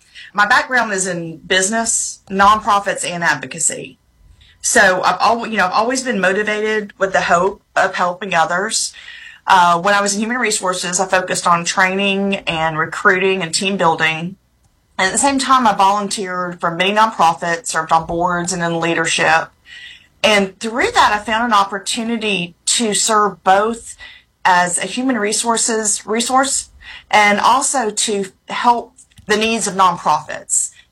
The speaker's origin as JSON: {"language": "English", "town": "Lakeland", "region": "Florida", "country": "United States", "tie": "born or raised there", "said": "So I am born and raised in Lakeland, Florida, Central Florida. Proud of that. But then I came to the University of Alabama"}